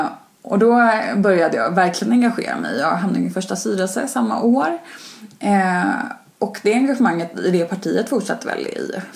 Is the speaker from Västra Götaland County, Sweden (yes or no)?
yes; Trollhättan, Västra Götaland County, Sweden; Och jag kommer inte heller från Stockholm, ursprungligen. Utan från en liten stad som heter Trollhättan.